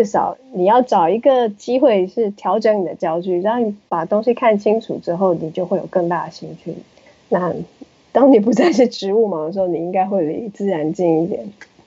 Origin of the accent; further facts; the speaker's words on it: Taiwan; 因为像我们小时候在台湾的时候，我们没有这种经历，我们只有水泥跟操场跟大概三棵树